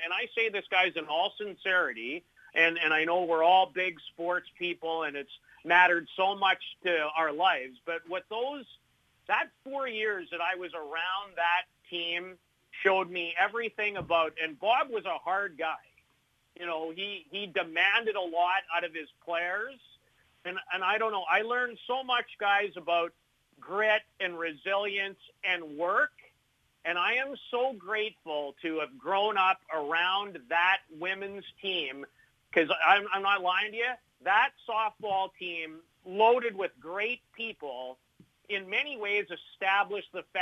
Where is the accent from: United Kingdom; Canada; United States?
Canada; Saskatoon, Saskatchewan; when I was growing up in Saskatoon